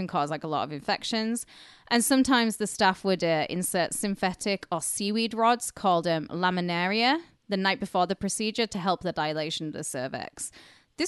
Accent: United Kingdom; I'm British

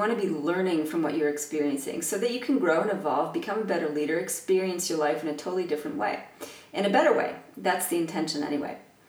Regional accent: Canada; now in Australia; being a Canadian living in Australia

